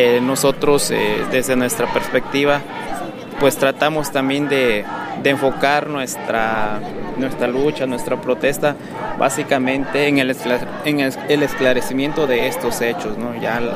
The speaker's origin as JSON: {"language": "Spanish", "region": "Guerrero", "country": "Mexico", "said": "yo no soy de Ayotzinapa, pero en Guerrero pues sí nos sentimos apoyados, ¿no?"}